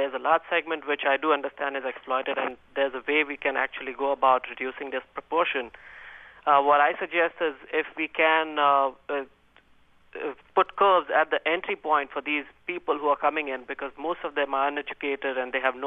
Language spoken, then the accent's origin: English; India; since I'm from India and I can tell you a little bit about the domestic help.